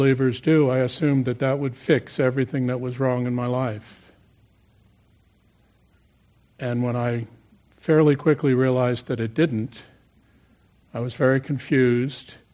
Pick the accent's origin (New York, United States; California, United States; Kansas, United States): New York, United States; New York City; born there; I was born in New York City. We'll get that out of the way right away.